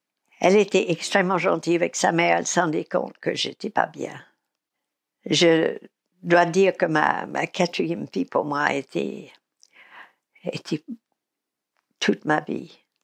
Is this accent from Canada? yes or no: no; United States; parce que je suis américaine